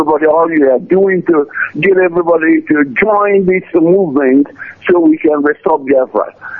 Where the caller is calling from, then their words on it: Los Angeles, California, United States; I'm calling from Los Angeles.